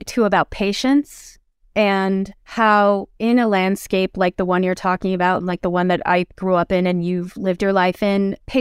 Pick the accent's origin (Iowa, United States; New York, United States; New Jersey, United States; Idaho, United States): Idaho, United States; I grew up in Southern Idaho. And it is a pretty barren looking landscape, except for the rivers, of course, and that more in the central Idaho area.